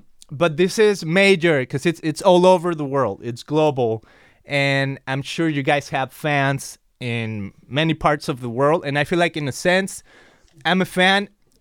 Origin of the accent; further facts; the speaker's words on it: Mexico; English is a second language; I'm from Mexico, so I always excuse myself with my accent.